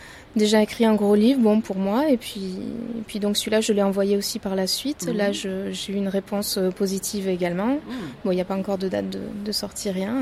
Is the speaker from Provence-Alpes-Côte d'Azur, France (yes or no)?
yes; Pernes-les-Fontaines, Provence-Alpes-Côte d'Azur, France; Alors j'ai 34 ans, je suis de Pernes-les-Fontaines.